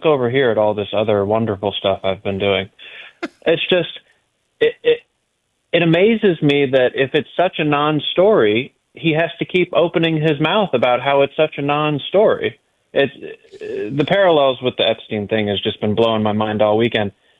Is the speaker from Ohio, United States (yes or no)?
no; Birmingham, Alabama, United States; And I grew up in Birmingham, Alabama, so I remember the early days of Saban